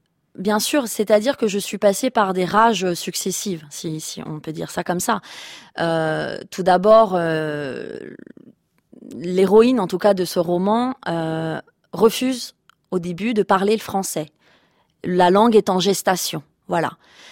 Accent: Paris, Île-de-France, France; also born or lived in Tehran / Beijing / Istanbul; Je suis née à Téhéran, j'ai grandi à Paris, je suis allée vivre à Pékin, je suis ensuite allée à Istanbul, j'ai voyagé en Inde, au Cambodge, etc.

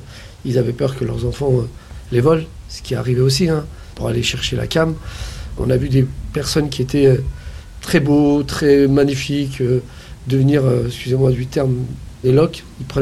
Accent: Montfermeil, Île-de-France, France; J'ai grandi à Montfermeil, donc dans la cité des Bosquets, où mes parents sont arrivés, après avoir vécu dans les bidonvilles de Nanterre, on a atterri chez de la famille à Montfermeil

